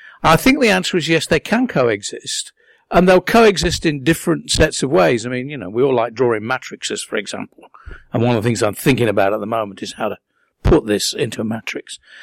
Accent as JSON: {"language": "English", "country": "United Kingdom", "said": "as a Brit who is an Australian who lives in Budapest and Brussels"}